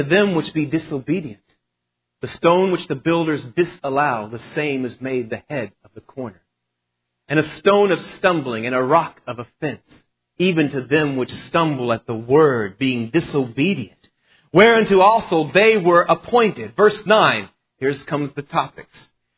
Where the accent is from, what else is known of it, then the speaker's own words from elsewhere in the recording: Texas, United States; I was raised in Texas, and in Texas, if there's one thing you grow learning about is the Alamo.